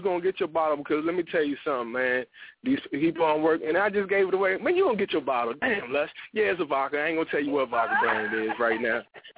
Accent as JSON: {"language": "English", "town": "Washington", "region": "District of Columbia", "country": "United States", "tie": "born or raised there", "lives_now": "Atlanta, United States", "said": "Since I'm in Atlanta now, I'm a resident of Georgia, I'm doing one here, and I'm doing one in my hometown, D.C."}